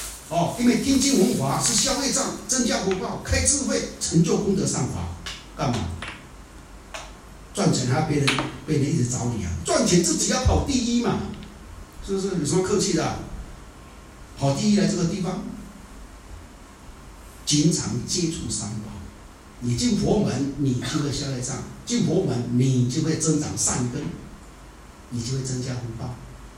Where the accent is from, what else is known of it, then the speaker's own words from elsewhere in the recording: Taiwan; 你听过不？我们台湾人讲的，你们听过？